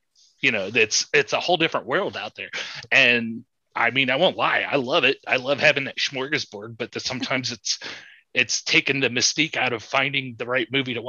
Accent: Indiana, United States; now in New York City, United States; we still have one in my hometown. I grew up in Northern Indiana by South Bend where Notre Dame University, and that is just south of that.

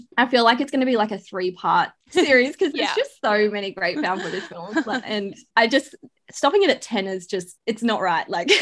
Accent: Brisbane, Queensland, Australia; I'm from Brisbane.

